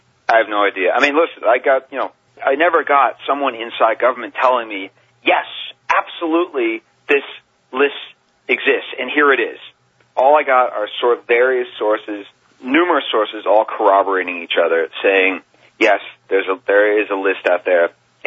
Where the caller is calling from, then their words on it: France; I'm calling you from France right now, so this is an international call.